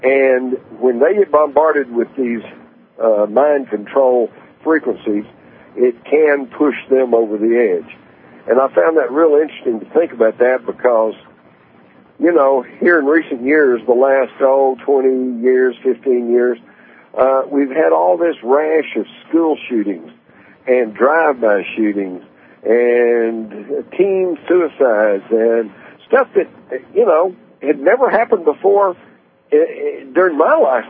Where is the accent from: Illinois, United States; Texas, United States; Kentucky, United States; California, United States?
Texas, United States; That's hogwash, because I grew up in Texas. We all had guns. We took guns to school.